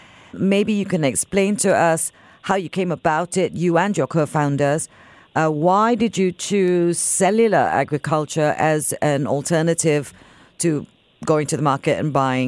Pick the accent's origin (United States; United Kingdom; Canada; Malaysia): Malaysia; East Malaysia; I grew up in East Malaysia.